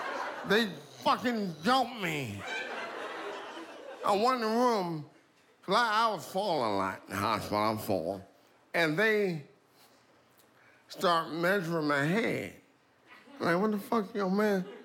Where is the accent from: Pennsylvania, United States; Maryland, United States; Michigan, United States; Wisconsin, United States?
Pennsylvania, United States; Philadelphia; I'm from South Philly.